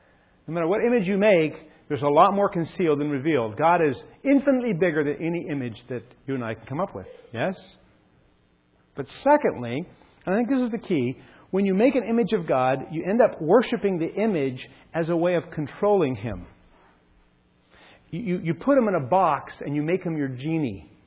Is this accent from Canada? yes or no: no; United States; I'm an American, I admit it.